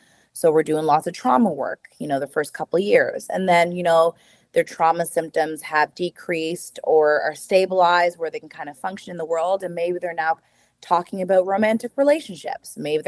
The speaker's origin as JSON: {"language": "English", "region": "New Brunswick", "country": "Canada", "tie": "born or raised there", "said": "So they immigrated to Canada in the 80s, and I was born. And I lived in New Brunswick for quite some time, and then I moved to Nova Scotia in 2020."}